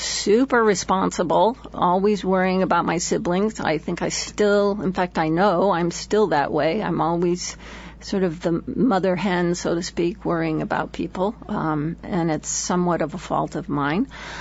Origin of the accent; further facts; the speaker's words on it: Palo Alto, California, United States; also born or lived in Chelsea, Massachusetts; I was born in Chelsea, Massachusetts. My father was in the military and the Navy at the time. And I think in the first 2 years of my life, we moved roughly, or my mother moved us about 13 times. She was following my dad. And we ended up settling in Palo Alto.